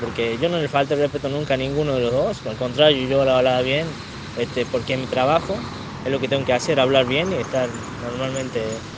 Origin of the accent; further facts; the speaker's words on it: Tucumán, Argentina; como yo vengo de Tucumán